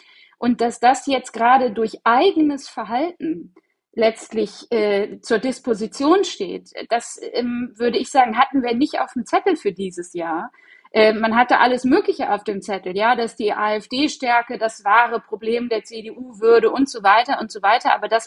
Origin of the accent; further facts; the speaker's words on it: Rhineland-Palatinate, Germany; Und ich komme ja aus Rheinland-Pfalz, das kann ich an der Stelle erwähnen